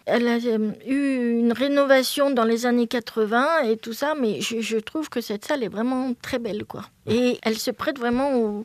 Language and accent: French; Lyon, Auvergne-Rhône-Alpes, France; J'habite donc dans un petit village à côté de moi en montagne qui s'appelle Charchilla. Mais je ne suis pas jurassienne, je suis lyonnaise.